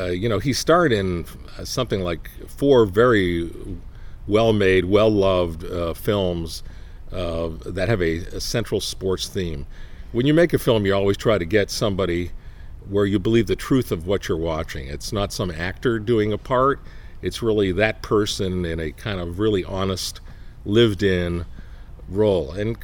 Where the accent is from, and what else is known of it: Toronto, Ontario, Canada; born or raised there